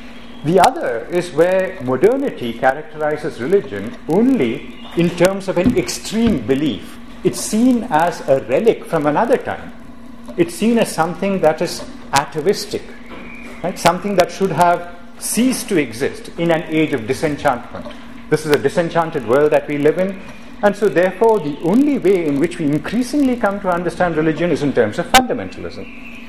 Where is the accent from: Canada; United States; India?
India; I come from India, but my own relation to Hinduism is that I grew up in a religious family. I grew up learning texts, but I remain largely agnostic